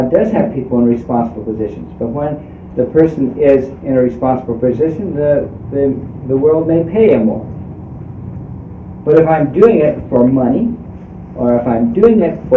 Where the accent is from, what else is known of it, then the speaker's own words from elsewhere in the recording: Omaha, Nebraska, United States; I came from Omaha, and Omaha is obviously the best town in the country.